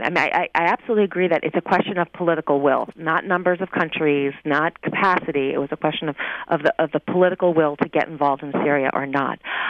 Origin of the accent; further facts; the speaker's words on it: United States; As an American, I don't want to either.